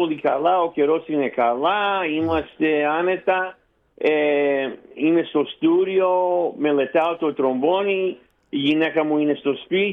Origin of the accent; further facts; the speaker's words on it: St. Louis, Missouri, United States; also born or lived in Thessaloniki, Greece; γεννήθηκα στη Θεσσαλονίκη το 1959, φύγαμε από την Ελλάδα το 1961, ήμουνα 2,5 χρονών και έτσι μεγάλωσα στην Αμερική, στην πόλη της Jazz, το St. Louis, Missouri, σε ένα περιβάλλον πάρα πολύ ελληνικό. Οι γονείς μου μιλούσαν μόνο στην ελληνική γλώσσα